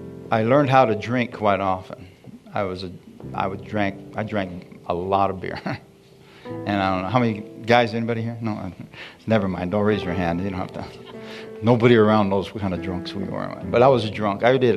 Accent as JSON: {"language": "English", "town": "Bisbee", "region": "Arizona", "country": "United States", "tie": "born or raised there", "said": "I remember when I was a young man growing up in Bisbee, Arizona."}